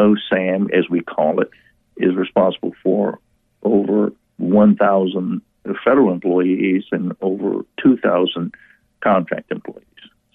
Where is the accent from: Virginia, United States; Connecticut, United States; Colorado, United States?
Virginia, United States; Callao; I grew up in Callao, Virginia, which is in the Northern Neck area of Virginia, which is like the Third Peninsula, at the tip of the Third Peninsula.